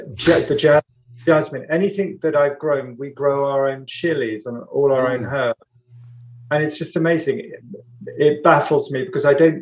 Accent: South East England, United Kingdom; born there; I was born in Sussex, but my family goes back.

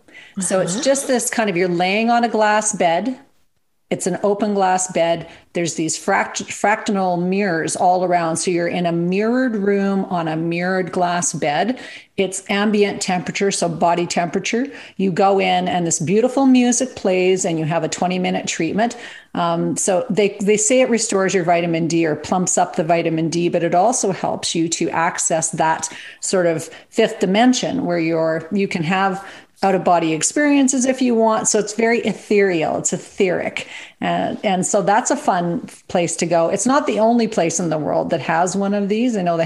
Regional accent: Canada; as a Canadian girl living in the subarctic weather

